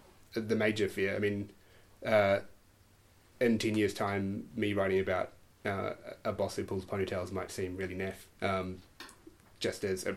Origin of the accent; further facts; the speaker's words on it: Hutt, Wellington, New Zealand; So I grew up in Wellington, grew up in the hut and moved to Wellington when I was at uni.